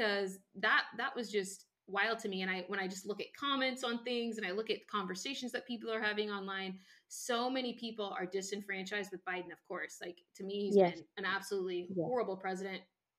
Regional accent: Washington, United States; moved away; I'm from Washington State. Like I said, I don't live there anymore, but I'm from Washington State

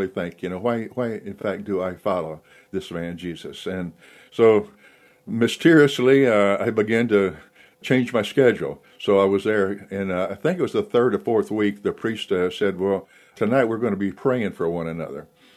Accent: Texas, United States; it's just kind of like President Bush from my home state of Texas.

